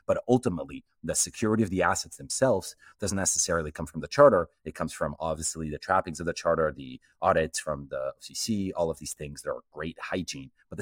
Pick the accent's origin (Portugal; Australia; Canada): Portugal; also born or lived in United States; I was born in the US, but I grew up in Portugal.